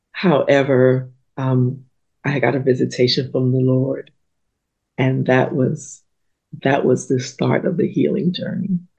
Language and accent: English; Philadelphia, Pennsylvania, United States; also born or lived in Antigua; My story starts as a little girl. I grew up in Philadelphia. I was born actually in Antigua in the West Indies. But I grew up in Philadelphia, and my upbringing, I could say, was one of chaos.